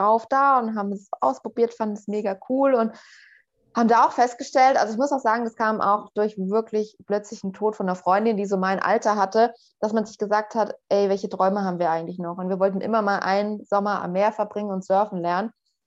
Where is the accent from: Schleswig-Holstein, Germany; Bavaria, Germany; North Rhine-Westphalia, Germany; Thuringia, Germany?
Bavaria, Germany; Nee, ich bin gar nicht in Berlin aufgewachsen. Ich bin auch so in Nordbayern in einer Kleinstadt aufgewachsen.